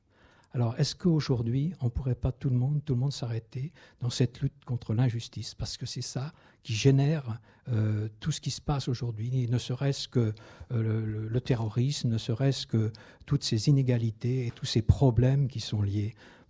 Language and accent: French; Nouvelle-Aquitaine, France; moi, je viens du département des Landes